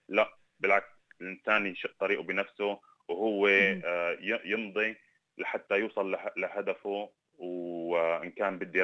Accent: Syria; moved away as an adult; أنا أجيت لوحدي من سوريا بعد ما عشت فترة من الاعتقال والتعذيب

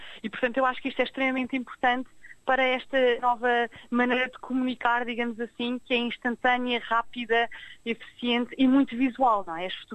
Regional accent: Portugal; moved away as an adult; now in Australia; eu saí de Portugal e vendi também tudo o que tinha para ter dinheiro para vir para a Austrália

